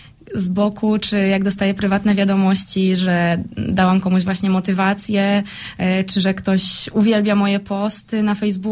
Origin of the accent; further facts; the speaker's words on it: Nowogród Bobrzański, Lubusz Voivodeship, Poland; z bardzo małego miasteczka, żeby nie mówić znikąd, ale no niestety, jak się gdzieś podróżuje i ktoś pyta, skąd jesteś, powiem Nowogród Bobrzański